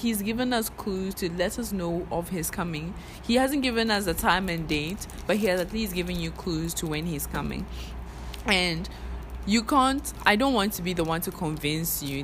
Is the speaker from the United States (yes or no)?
no; Ghana; I'm Ghanaian, the terms are going to come out.